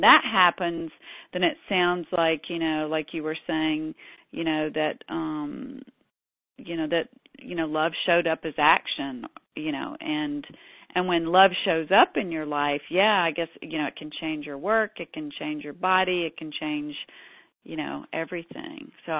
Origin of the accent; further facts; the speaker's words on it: the South, United States; Like I'm from the South, you know, so I can say